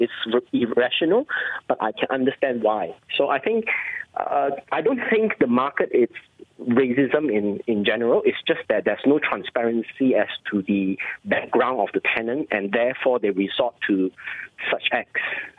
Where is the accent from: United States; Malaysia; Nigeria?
Malaysia; I always say I'm a Malaysian first kind of guy.